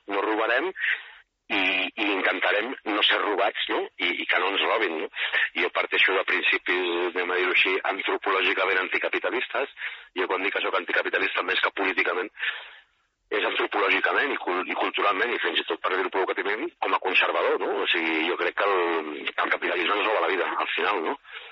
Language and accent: Catalan; Barcelona, Catalonia, Spain; com els que som de Barcelona ho coneixem més